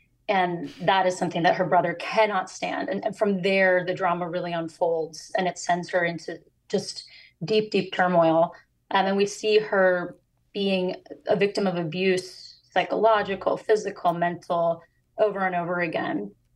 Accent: Milwaukee, Wisconsin, United States; Well, I grew up in Milwaukee, Wisconsin.

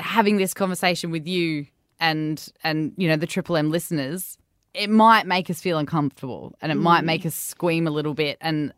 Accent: Perth, Western Australia, Australia; I grew up in Perth

